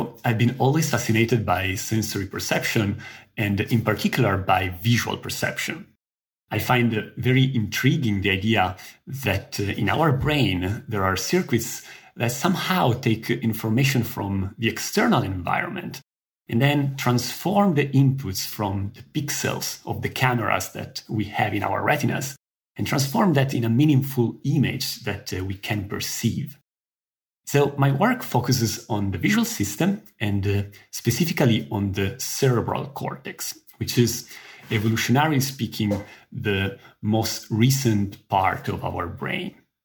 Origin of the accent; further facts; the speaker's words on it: Italy; just a couple of hours driving from the town where I grew up in Italy.